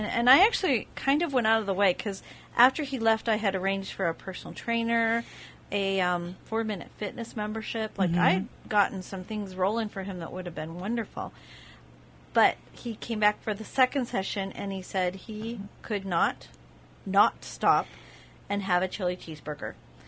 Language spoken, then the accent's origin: English; Iowa, United States; I grew up in Iowa where my father was a farmer